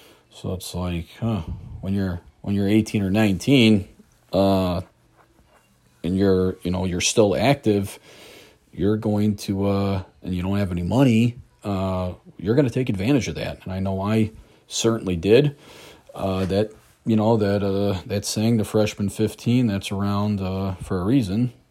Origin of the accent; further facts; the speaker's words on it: Chicago, Illinois, United States; I grew up just outside of Chicago. I still reside just outside of Chicago.